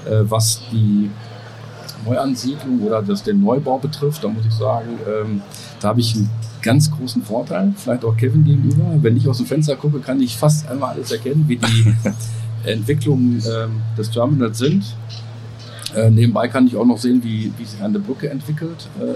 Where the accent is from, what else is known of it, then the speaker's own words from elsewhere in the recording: North Rhine-Westphalia, Germany; Ich bin ein Kind des Ruhrgebiets.